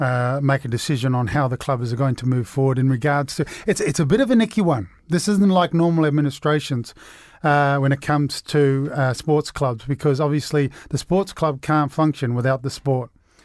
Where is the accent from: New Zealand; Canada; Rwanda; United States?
New Zealand; I am from New Zealand.